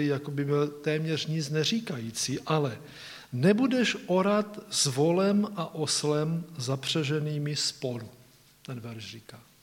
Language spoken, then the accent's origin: Czech; Blansko, South Moravian Region, Czechia; Já jsem vyrůstal v Blansku, že jo, to je kousíček Moravského krasu